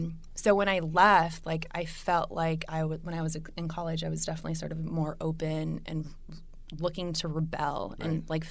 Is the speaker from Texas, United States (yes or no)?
no; California, United States; I grew up also in California, but in a really, really religious family, Hispanic family.